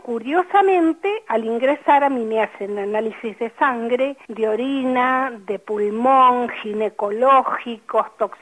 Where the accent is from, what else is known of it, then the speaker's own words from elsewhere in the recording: Remedios de Escalada, Buenos Aires Province, Argentina; soy oriunda de Capital Federal, luego vine a vivir a Remedios de Escalada y estudié en Remedios de Escalada